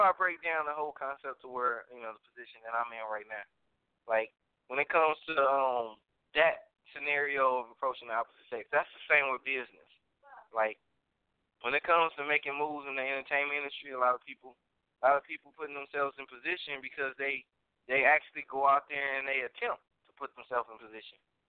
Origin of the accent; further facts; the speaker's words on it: Chicago, Illinois, United States; then you got my 708 number because, you know, I'm from the Shy originally.